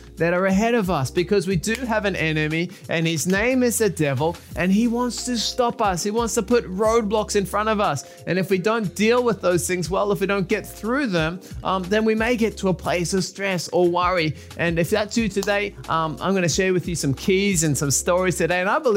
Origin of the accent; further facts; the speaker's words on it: Australia; I'm from Australia. I mean, if you go out in Australia, if you go out like just beyond the beach, you're going to get eaten by a shark.